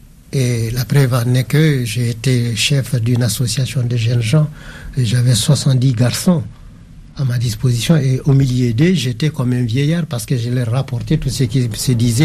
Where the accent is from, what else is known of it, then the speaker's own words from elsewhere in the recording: Bandiagara, Mopti, Mali; born there; Je suis né à Bandiagara en 1901. Bandiagara, c'était l'ancienne capitale du Massina sous l'Empire Tokouler. Par ma mère, je suis sénégalais, du Fouta sénégalais, mais par mon père, je suis du Fakala